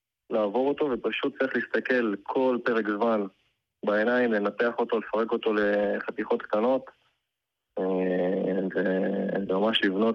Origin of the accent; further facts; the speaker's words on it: Tiberias, Northern District, Israel; now in Tel Aviv, Israel; זה נשוי, גר בתל אביב, במקור אני מהצפון, מטבריה.